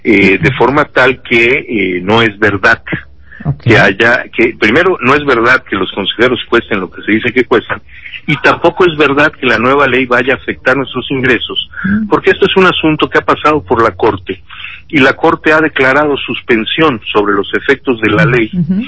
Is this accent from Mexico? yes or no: yes; Yucatán, Mexico; now in Mexico City, Mexico; yo me vine de Yucatán a México a vivir